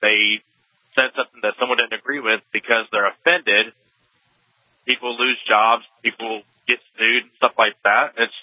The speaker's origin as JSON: {"language": "English", "region": "Kentucky", "country": "United States", "said": "I'm actually from Kentucky."}